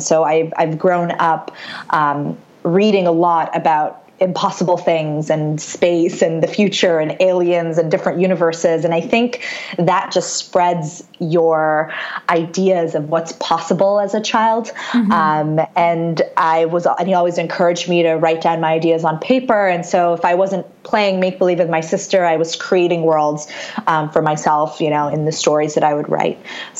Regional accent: Syria; now in Canada; when we first came to Canada, I'm originally from Syria, when we first came to Canada in 1989, we didn't have very much.

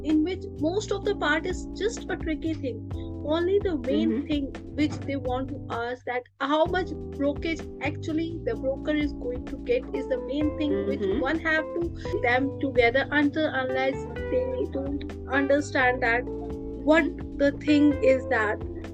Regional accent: New York, United States; English is a second language; I'm from the New York, and I ace the exam.

